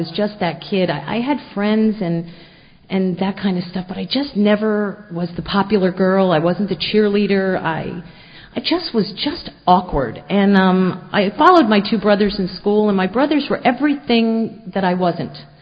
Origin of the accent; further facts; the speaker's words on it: New Jersey, United States; I am 46 years old. I am originally from New Jersey.